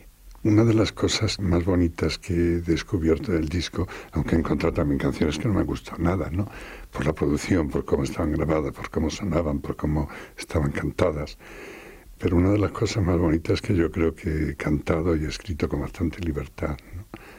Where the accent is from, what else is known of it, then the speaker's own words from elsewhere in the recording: Extremadura, Spain; yo empecé haciendo canciones muy influenciado por el folk de mi tierra, ¿no? Por la música popular extremeña.